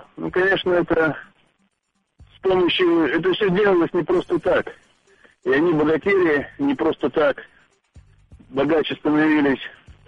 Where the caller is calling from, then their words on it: Saint Petersburg, Russia; я из Санкт-Петербурга.